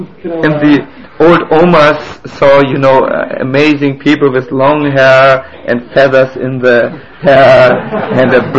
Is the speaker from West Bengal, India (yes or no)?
yes; Kolkata, West Bengal, India; Yes. I'm from Calcutta. Those of you who have walked through Calcutta in the night, you know, they know.